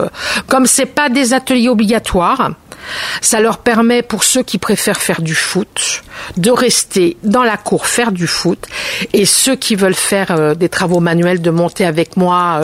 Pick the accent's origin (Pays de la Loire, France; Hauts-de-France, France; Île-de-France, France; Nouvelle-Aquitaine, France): Île-de-France, France; Argenteuil; Je suis originaire d'Argenteuil